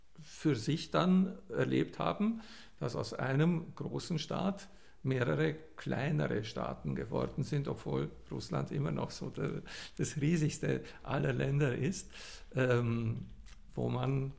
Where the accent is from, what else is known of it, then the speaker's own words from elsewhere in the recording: Romania; now in Graz, Austria; dann war meine Heimatstadt auch nicht in Ungarn, sondern in Rumänien.